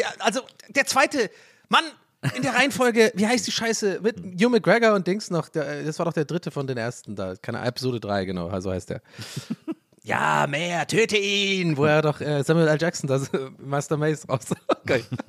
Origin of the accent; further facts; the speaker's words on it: Ireland; German is a second language; als Ire liegt es mir auch, glaube ich, einfach in den Genen, dass wir uns darüber lustig machen müssen